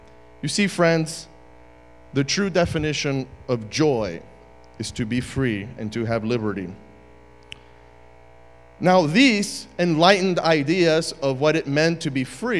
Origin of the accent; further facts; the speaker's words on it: Uruguay; also born or lived in Argentina; now in United States; I was born in Argentina. My parents were studying there at the Adventist University. And I grew up in Uruguay, where my parents are from. So that's my second citizenship. And of course, my third citizenship is here, the U.S., where in the year 2006, I became a U.S. citizen